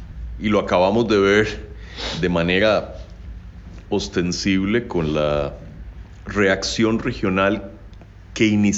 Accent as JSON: {"language": "Spanish", "country": "Costa Rica", "tie": "born or raised there", "said": "con los que yo crecí en Costa Rica."}